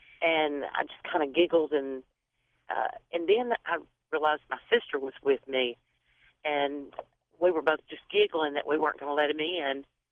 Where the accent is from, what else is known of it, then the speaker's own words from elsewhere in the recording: Alabama, United States; accent: Alabama; Well, we live our Alabama accents and roll tide.